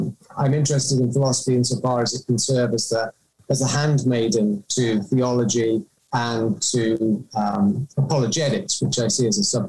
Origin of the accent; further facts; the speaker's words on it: United Kingdom; now in United States; I mean, I describe myself as British because that's really how I see myself, although I'm now an American citizen, so I guess I'm a British American